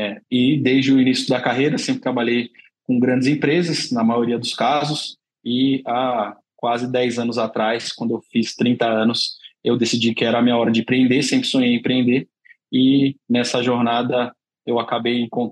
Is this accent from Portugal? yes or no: no; São Paulo, Brazil; Eu acho que eu cresci em Ermelino Matarazzo, que é extremo leste de São Paulo.